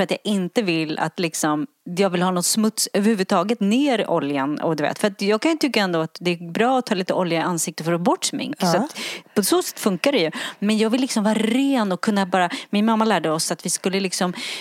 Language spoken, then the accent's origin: Swedish; Sweden; jag är tillsammans med en engelsman och han tycker att vi i Sverige inte förstår